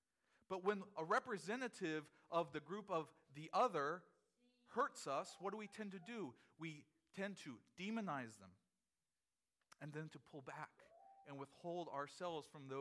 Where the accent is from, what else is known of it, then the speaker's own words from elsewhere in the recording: United States; I was born in America. I grew up speaking English. I was able to go to college. These things shape me. I am not a Southerner.